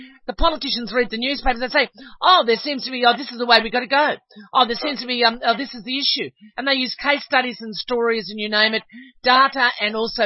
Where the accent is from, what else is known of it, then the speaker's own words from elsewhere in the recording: Australia; I think, behoves us, as Australian public. We need to make our democracy work and function